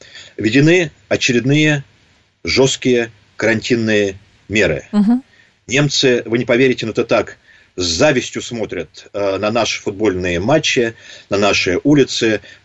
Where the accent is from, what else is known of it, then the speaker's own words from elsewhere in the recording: Moscow, Russia; мы, россияне, расслабились, москвичи